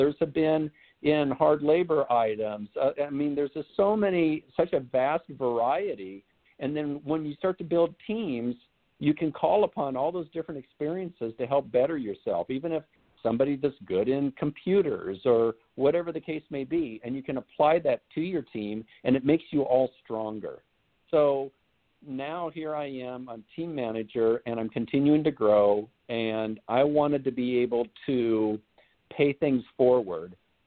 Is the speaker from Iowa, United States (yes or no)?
yes; Iowa, United States; moved away as an adult; now in California, United States; I was born and raised in Iowa, so I was always raised with everybody helping out everybody. Neighbor takes care of neighbor, and then I moved out to California to work as a paramedic.